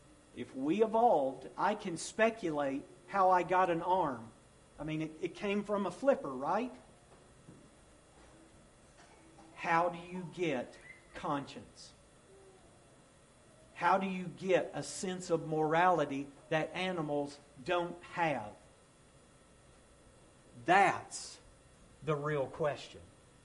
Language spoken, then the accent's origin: English; Tennessee, United States; I was kind of raised. I'm originally from Tennessee. And I would imagine that I was raised with what one would consider to be Southern values.